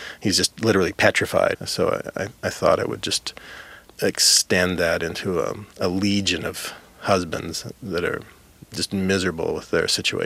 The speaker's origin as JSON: {"language": "English", "town": "Winnipeg", "region": "Manitoba", "country": "Canada", "tie": "born or raised there", "said": "Growing up in Winnipeg, Canada"}